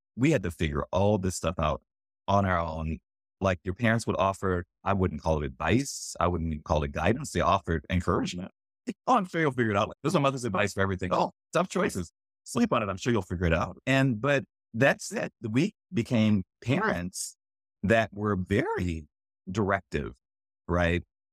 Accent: New Orleans, Louisiana, United States; now in California, United States; like I'm from New Orleans, living out in California.

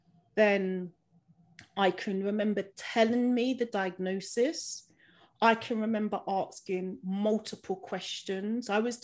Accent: London, United Kingdom; I'm 43, I don't feel a day past 21, but you know, I'm born and bred in London, so our approach is sort of different.

